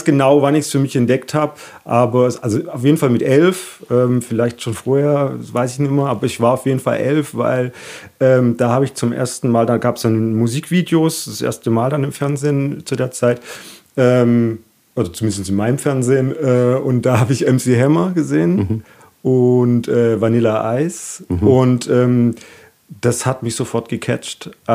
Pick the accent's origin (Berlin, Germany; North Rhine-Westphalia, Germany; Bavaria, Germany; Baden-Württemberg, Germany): Baden-Württemberg, Germany; ich bin aus dem Landkreis, das ist richtig, im Landkreis geboren, im Landkreis aufgewachsen.